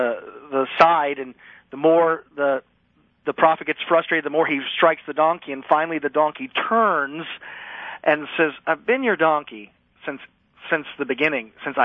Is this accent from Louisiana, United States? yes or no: yes; Louisiana, United States; I'm from South Louisiana.